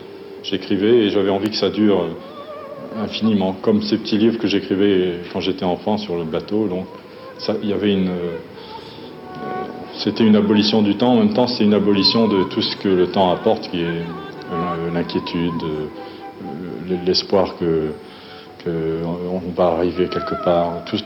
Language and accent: French; Nice, Provence-Alpes-Côte d'Azur, France; born there; Je suis né à Nice